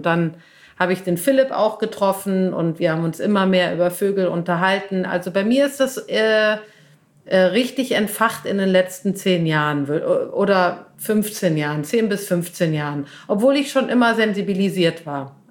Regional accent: Cologne, North Rhine-Westphalia, Germany; mit der bin ich aufgewachsen in Köln.

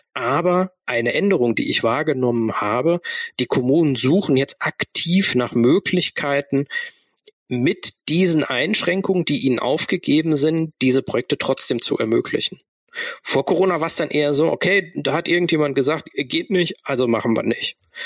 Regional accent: Rhineland-Palatinate, Germany; Hier in Rheinland-Pfalz, wo ich herkomme

